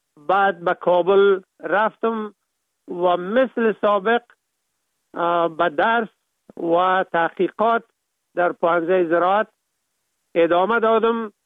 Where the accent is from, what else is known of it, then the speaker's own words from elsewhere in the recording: Kapisa, Afghanistan; also born or lived in Kabul; ما در ولایت کاپیسا به دنیا آمدیم، مکتب ابتدایی و متوسطه را در لیسه فعلی میرمسجدی به اتمام رساندیم. بعدا لیسه نادریه را